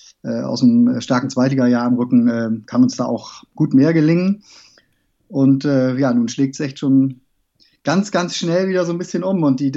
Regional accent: Cologne, North Rhine-Westphalia, Germany; Also ich bin Kölner, wohne quasi einen Steinwurf vom Stadion entfernt

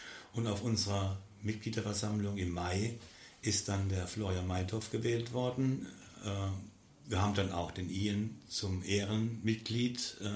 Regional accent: Mannheim, Baden-Württemberg, Germany; als Mannheimer Neidler auch viel Spaß

